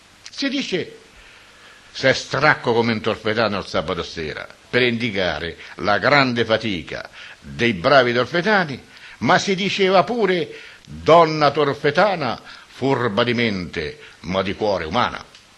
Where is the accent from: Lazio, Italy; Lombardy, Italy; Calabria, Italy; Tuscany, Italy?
Lazio, Italy; Tolfa; senza prima avere tratteggiato la storia di Tolfa, mio paese amato.